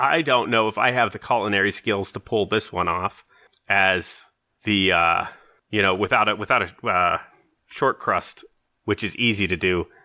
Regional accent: United States; I was raised in America with public schools and I don't speak well?

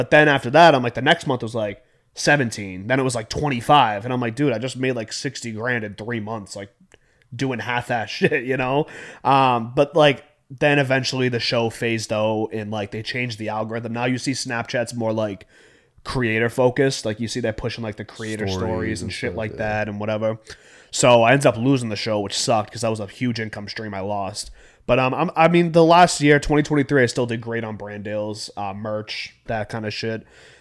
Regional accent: Boston, Massachusetts, United States; But, you know, I just feel like a lot of people, especially growing up in Boston, it was always instilled like you go to college or you go to the union. That was really the only two paths, at least for me.

